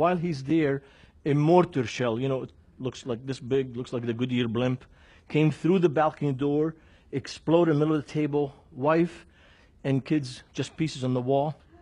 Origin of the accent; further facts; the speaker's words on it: Lebanon; So growing up in Lebanon, the two people I hated were the Palestinians, the Sunni Muslims for killing my friend Walid at age 18, and Israelis.